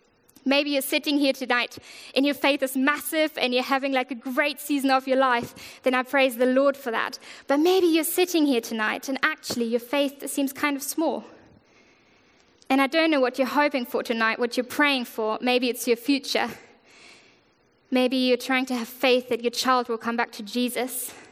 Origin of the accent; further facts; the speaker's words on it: Germany; English is a second language; now in England, United Kingdom; I've been in England for 4 years now, but hence to my weird accent, I'm actually from Germany.